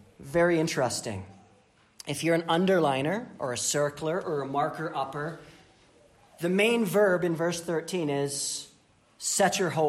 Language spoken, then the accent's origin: English; Winnipeg, Manitoba, Canada; I'm from Winnipeg, and if the Jets don't make it past round two, you know what it's going to look like after?